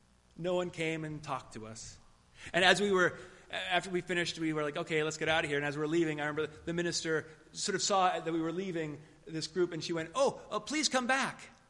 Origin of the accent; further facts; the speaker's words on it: New Bedford, Massachusetts, United States; also born or lived in Fairhaven, Massachusetts; Now, I grew up down in New Bedford and in Fairhaven, and most people there were Roman Catholic.